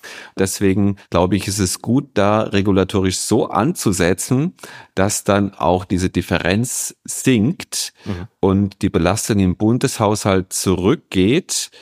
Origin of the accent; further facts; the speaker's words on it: Rhineland-Palatinate, Germany; Ich komme aus der Pfalz und da gibt es ein Sprichwort, das heißt auf Pelzisch, das letzte Hemd hat geht Tasche.